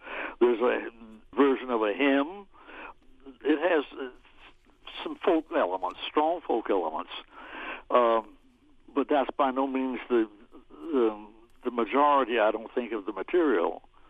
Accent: South Carolina, United States; at a time that I grew up in South Carolina.

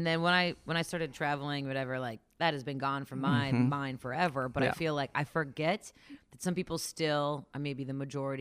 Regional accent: Ohio, United States; And, I'm from the West Side, suburbs of the mm-hmm, West Side.

